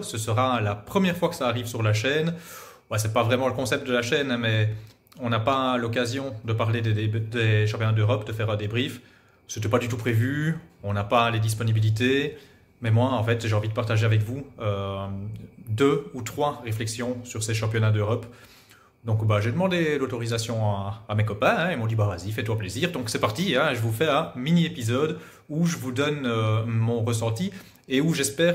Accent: Belgium; D'abord parce qu'on est belge

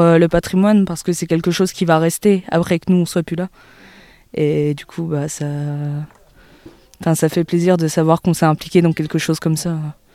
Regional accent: Arras, Hauts-de-France, France; Ah, nous, on vient encore plus au Nord que la Picardie. Hein. Ah. On vient d'Arras

